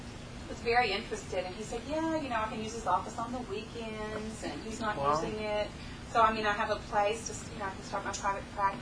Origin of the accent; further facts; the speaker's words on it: Sugar Land, Texas, United States; I'm from Sugarland. That's near Houston.